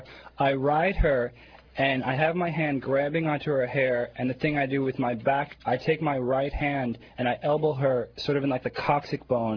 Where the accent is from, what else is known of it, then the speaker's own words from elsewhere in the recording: New York, United States; I'm from New York, I've never seen anything like this in New York.